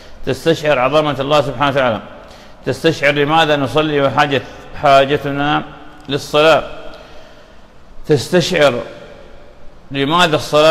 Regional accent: Iraq; moved away; كانت في بلادنا العراق، أعادنا الله إليه بخير وسلامة وأمن وأمان وإيمان.

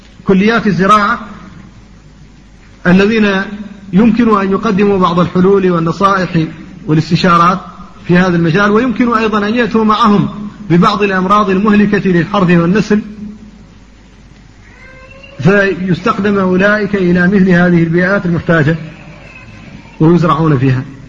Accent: Mauritania; مشكلة المياه في الحوض الشرقي عندنا في موريتانيا

